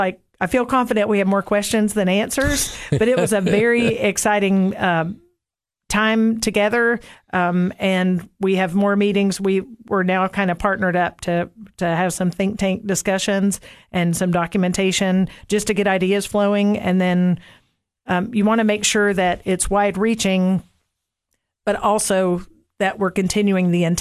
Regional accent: Cookeville, Tennessee, United States; Yes. I grew up in Cookeville. I went to the original campus school until second grade, and then third grade went to Northeast and then Cookeville Junior High, and was a graduate of Cookeville High School

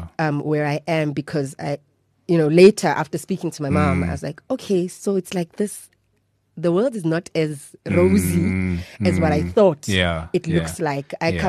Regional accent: Mahikeng, North West, South Africa; I'm a very blessed person, really, because I grew up in one of those really happy family home type setup.

